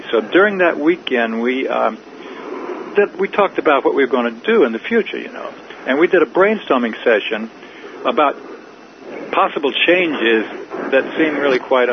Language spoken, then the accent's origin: English; Atlanta, Georgia, United States; I was brought up in Atlanta.